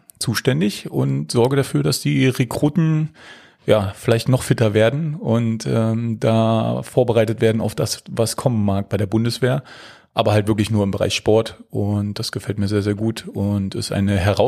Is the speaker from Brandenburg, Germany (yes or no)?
yes; Potsdam, Brandenburg, Germany; born there; also born or lived in Berlin; ich bin am 12.03.1988 geboren. Nein, ich bin eigentlich gebürtiger Potsdamer. War dann jetzt 10 Jahre sehr intensiv mit dem Sport verbandelt und auch in Berlin wohnhaft.